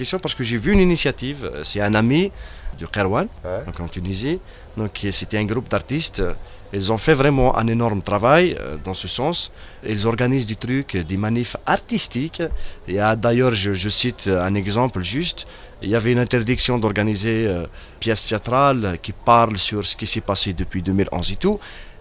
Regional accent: Algeria; malheureusement ici chez nous en Algérie, on souffre ce genre d'espace

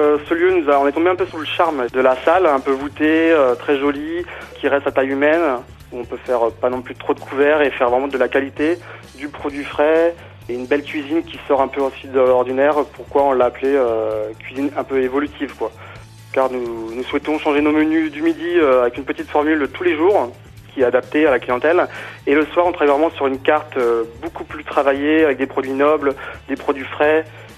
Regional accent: Brittany, France; Eh bien, du coup, je suis originaire de Bretagne.

